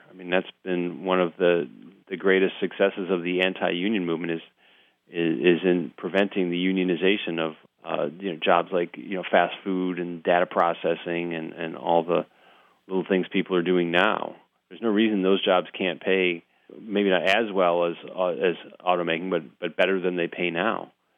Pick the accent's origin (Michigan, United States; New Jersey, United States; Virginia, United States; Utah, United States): Michigan, United States; Lansing; But there was a business in my hometown of Lansing that I profiled.